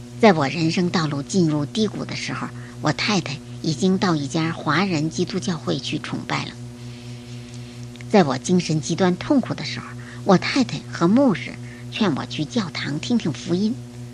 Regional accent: North China, China; born there; 我出生在中国北方的一个小村子里

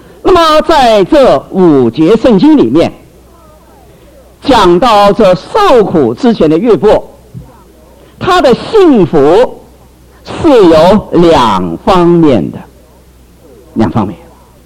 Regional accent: China; 我想我们中国人听看见这个是最高兴，我们中国人最爱吃

